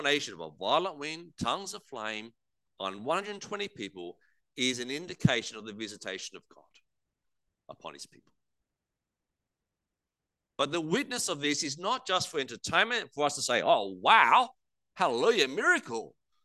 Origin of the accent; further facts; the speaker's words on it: Australia; accent: Australian; not just Australian English, it was Bogan English. They were from Canberra. It was strange to hear my mother tongue, quite comforting and reassuring.